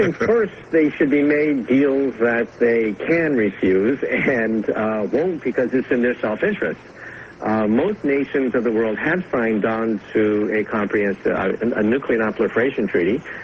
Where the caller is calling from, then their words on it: Manhattan, New York, United States; I'm speaking from Manhattan right now